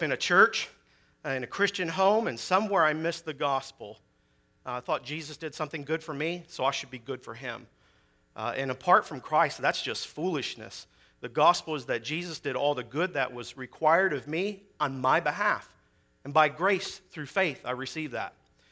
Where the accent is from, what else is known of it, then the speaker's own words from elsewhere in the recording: United States; because I'm a Yankee, right? I'm from the North.